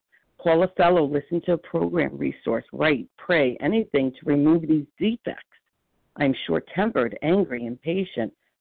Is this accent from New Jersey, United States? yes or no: yes; New Jersey, United States; from New Jersey, a recovered, compulsive overeater.